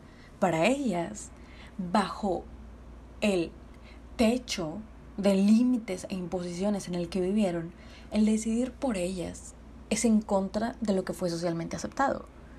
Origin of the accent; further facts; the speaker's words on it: Mexico; ¿hace qué tanto las mujeres valemos como civiles mexicanas?